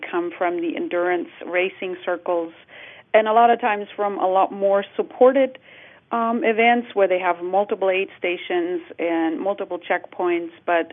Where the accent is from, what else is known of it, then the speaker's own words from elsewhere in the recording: Germany; English is a second language; now in United States; We had a German lady that moved to Norway when I moved to Alaska. We're both from Germany